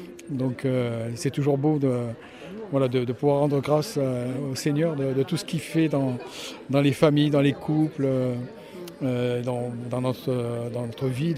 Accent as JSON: {"language": "French", "region": "Nouvelle-Aquitaine", "country": "France", "said": "Alors moi je viens de la vallée d'Aspe, de la paroisse de Sarens."}